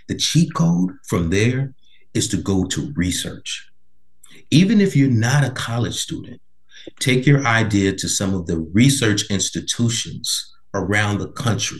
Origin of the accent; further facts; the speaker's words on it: Chicago, Illinois, United States; but I'm from Chicago. That was happening to me 30 years ago, right?